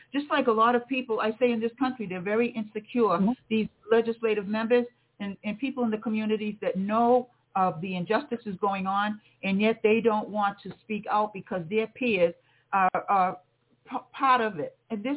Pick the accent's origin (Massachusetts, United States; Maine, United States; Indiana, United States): Massachusetts, United States; Cape Cod; I worked for this very wealthy couple on Cape Cod, which I was from Cape Cod.